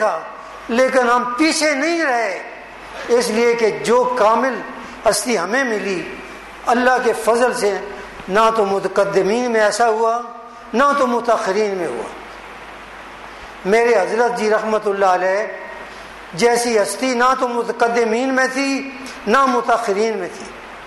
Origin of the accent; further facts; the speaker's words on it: Karachi, Sindh, Pakistan; also born or lived in Lahore; میں لاہور میں بھی رہا, کراچی میں بھی رہا, دو بڑے شہروں میں رہا, کراچی میں بچپن میں رہا, لاہور میں ادھیڑ عمر میں رہا.